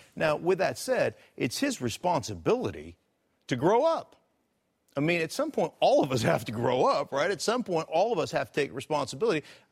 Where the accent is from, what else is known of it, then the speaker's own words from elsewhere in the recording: Alaska, United States; Like, I came from Fish Belly White in Alaska, right? I came from an upper, you know, upper middle class, yeah, family